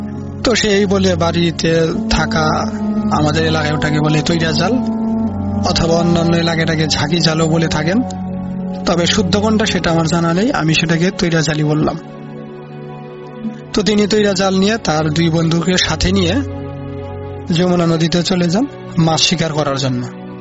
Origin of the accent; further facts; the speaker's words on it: Sirajganj, Rajshahi Division, Bangladesh; আমার বাড়ি সিরাজগঞ্জ সদরে কোনো একটা গ্রামে।